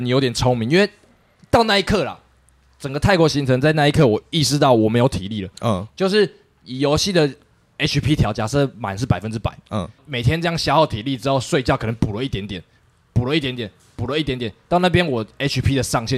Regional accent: Taipei, Taiwan; 身为台湾人甚至是台北人有点幸福的地方

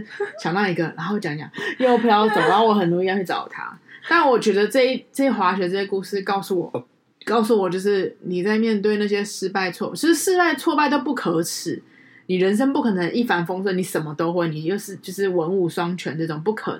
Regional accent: Taiwan; 然后他说你呢，我就说哦台湾

